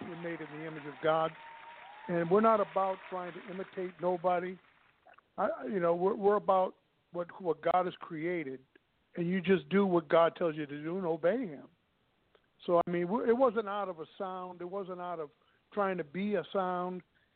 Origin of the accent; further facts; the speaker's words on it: Boston, Massachusetts, United States; I mean, my wife was from the Bronx. I'm from Boston. I was around blacks, whites, greens, and blues all my life.